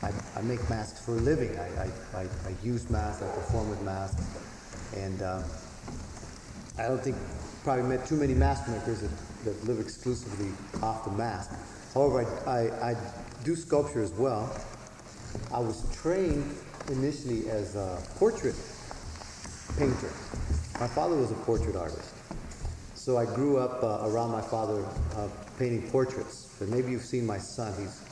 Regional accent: Mesa, Arizona, United States; And so I grew up in Mesa, Arizona. It's a Mormon community. It's the largest Mormon enclave outside of Salt Lake City.

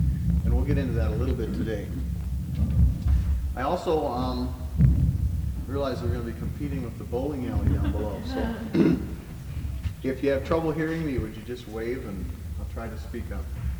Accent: Cambridge, Minnesota, United States; I'm from Cambridge, Minnesota, and I'm a recovering Lutheran minister.

